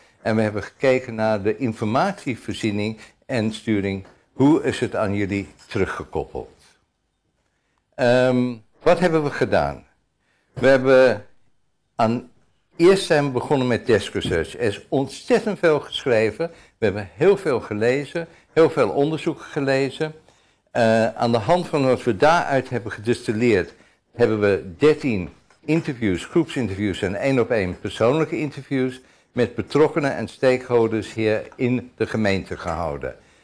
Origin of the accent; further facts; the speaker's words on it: South Africa; now in Netherlands; ik ben Zuid-Afrikaan. Beerte komt uit Duitsland. We wonen allebei hier heel lang en kennen het land heel goed.